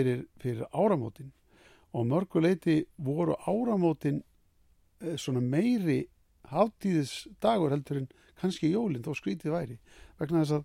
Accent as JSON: {"language": "Icelandic", "town": "Drangar", "region": "Westfjords", "country": "Iceland", "tie": "born or raised there", "also_born_or_lived": "Seljanes", "said": "drangana 1953 og fluttu þá norður. Þá ég 7 ára gamall. Þannig að ég sem sagt alinn á Seljanesi upp til 7 ára aldurs og síðan á Dröngum allt þar til að flutt var frá Dröngum 1966."}